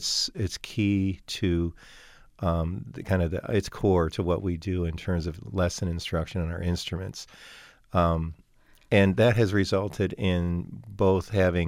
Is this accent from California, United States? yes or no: no; Fairport, New York, United States; I think that I'm very fortunate in that I grew up in the Fairport program. I grew up in the town of Fairport, and I had some amazing educators from the time that I started.